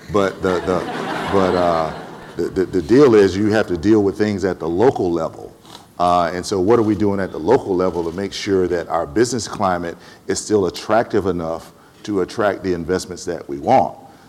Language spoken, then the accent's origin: English; Atlanta, Georgia, United States; I come from Atlanta, Georgia.